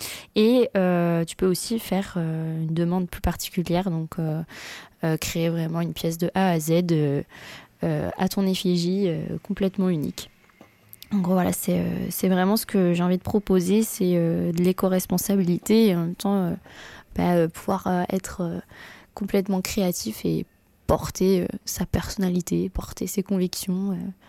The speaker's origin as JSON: {"language": "French", "town": "Bordeaux", "region": "Nouvelle-Aquitaine", "country": "France", "tie": "born or raised there", "said": "je suis de Bordeaux depuis que je suis toute petite, depuis mes 2 ans, et j'ai évolué dans Bordeaux et j'ai vu l'évolution."}